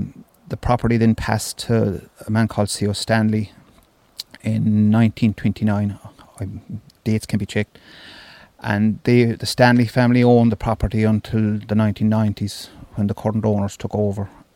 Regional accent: Munster, Ireland; because I'm originally from West Cork.

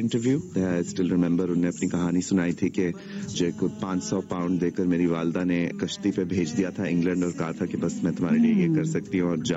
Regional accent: Bahawalpur, Punjab, Pakistan; also born or lived in Iran; میری پیدائش ایران کی ہے اور میری تربیت بہاول پور کی ہے. I had a really rural up bringing, so I think I am quite دیسی ان سم ویز.

